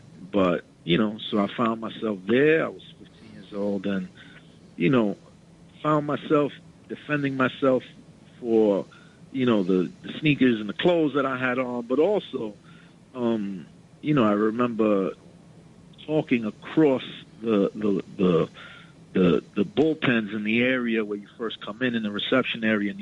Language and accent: English; Brooklyn, New York, United States; So I'm from Brooklyn. I'm from a pre-hip Williamsburg, Brooklyn.